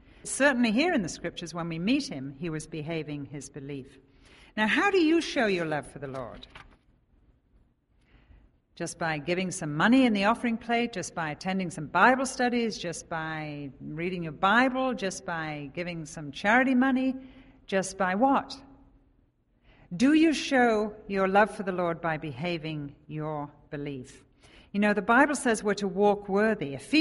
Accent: England, United Kingdom; moved away; well, we live in Econimwark, we're from England.

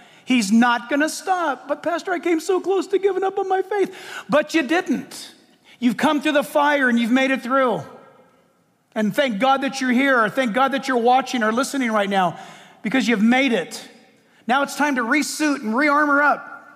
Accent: San Diego, California, United States; born there; I was born in California, born in San Diego, migrated. This is the far north as I've ever lived.

